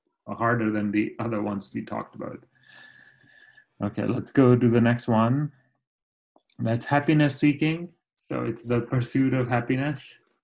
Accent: India; I grew up in India.

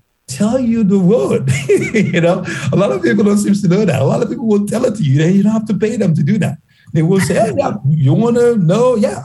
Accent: Haiti; moved away as an adult; my patriotism about this country is based on the fact that I was Haitian, based on the fact that I grew up 20 years in Haiti and realized the possibility of this thing.

